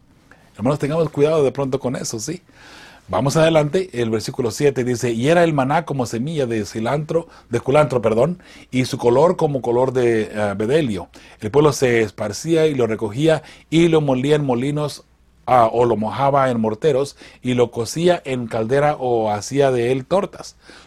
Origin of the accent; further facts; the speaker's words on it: Mexico; moved away; cuando recién íbamos a ir creciendo, allá en México, en un pueblito bien pequeñito, lo que comíamos más era frijol y maíz.